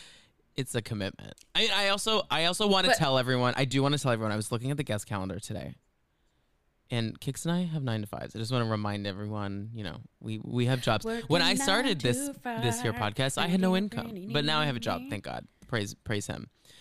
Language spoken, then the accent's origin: English; Texas, United States; I mean, we grew up in Texas. I was like, New Jersey, that's New York.